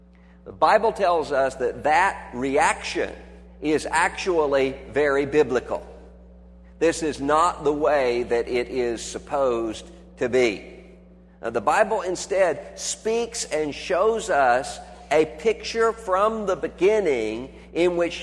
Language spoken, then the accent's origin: English; Biloxi, Mississippi, United States; my mind all day long is on my family and friends and acquaintances back in my hometown, Biloxi, Mississippi